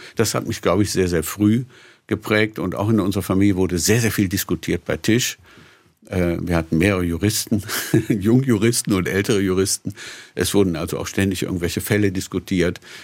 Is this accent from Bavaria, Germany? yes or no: no; Cologne, North Rhine-Westphalia, Germany; Ich bin in Köln aufgewachsen und Sie können sich vorstellen, in dieser Stadt ist natürlich die Sprache sehr präsent. Also auch der Dialekt